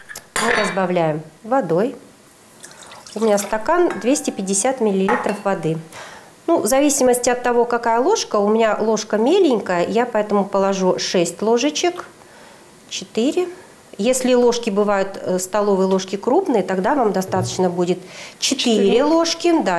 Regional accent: Syktyvkar, Komi Republic, Russia; born there; Родилась я в Сыктывкаре. Я человек по натуре и всю свою жизнь считаю себя северным человеком.

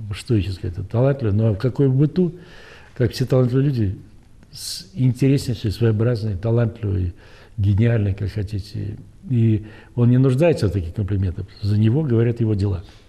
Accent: Belarus; Хоть у меня католики, родители, Валик православный, хотя мы все из Беларуси.

